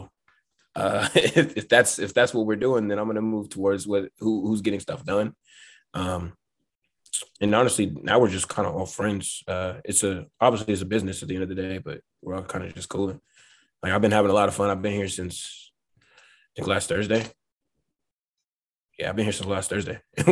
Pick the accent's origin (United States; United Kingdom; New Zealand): United States; Houston, Texas; I'm not used to that. I'm from Houston.